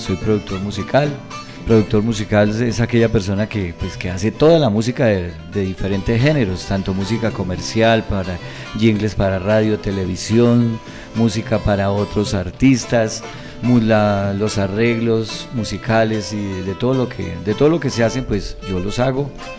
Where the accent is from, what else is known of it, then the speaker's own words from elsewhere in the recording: Líbano, Tolima, Colombia; also born or lived in Ibagué / Bogotá; Yo soy músico de formación del Conservatorio de Música del Tolima. Soy oriundo del Líbano, Tolima. Pero pues prácticamente mi carrera musical la he hecho en Ibagué, en Bogotá, por más de 25 años que estuve radicado en esa ciudad.